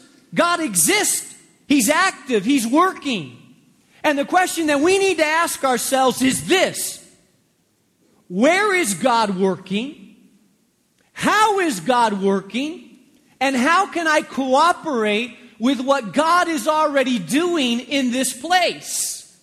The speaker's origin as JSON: {"language": "English", "country": "Spain", "tie": "born or raised there", "second_language": "English", "said": "I grew up in Spain."}